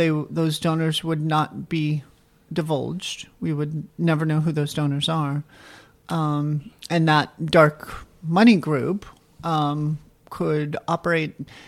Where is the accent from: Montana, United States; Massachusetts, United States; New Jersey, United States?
Montana, United States; But I really saw my home state of Montana really fighting back with a lot of these campaign finance issues.